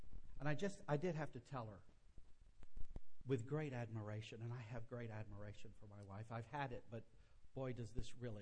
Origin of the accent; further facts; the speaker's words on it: Mississippi, United States; also born or lived in Louisiana; And I'm from Mississippi and Louisiana. And when I fix this gumbo, you know, I'm putting in it peppers and onions and garlic and okra.